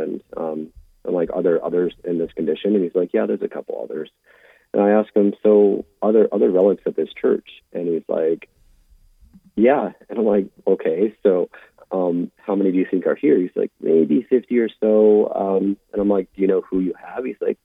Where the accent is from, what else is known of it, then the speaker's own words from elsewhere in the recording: Spokane, Washington, United States; because I'm from Spokane, Washington, so we'll say Spokane, Washington.